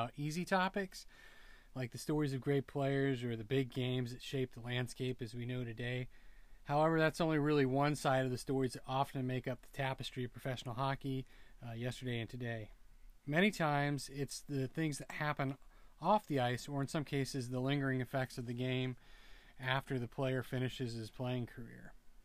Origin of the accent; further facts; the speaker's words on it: United States; That's definitely the hockey theme of my childhood, being a kid growing up in the States in the 90s.